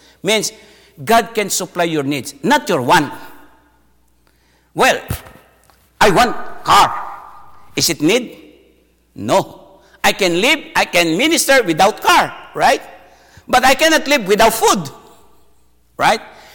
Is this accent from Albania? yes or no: no; Philippines; English is a second language; Of course, as a Filipino, sometimes we have a pride.